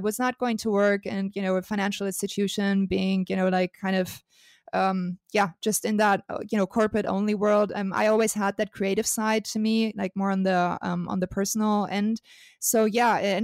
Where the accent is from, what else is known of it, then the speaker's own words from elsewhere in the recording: Germany; also born or lived in California, United States; growing up in Germany, I did spend some time in the US, in California, actually. Went back to Germany